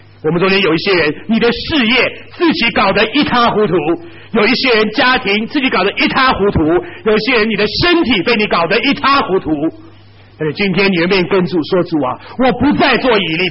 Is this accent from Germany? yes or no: no; Taiwan; 我说我从台湾来